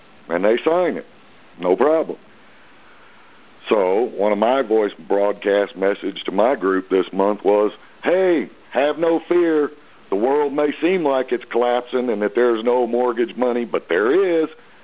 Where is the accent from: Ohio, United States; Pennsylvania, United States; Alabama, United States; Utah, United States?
Alabama, United States; Happy Hill Community; When I was growing up in Alabama in a little town called Happy Hill Community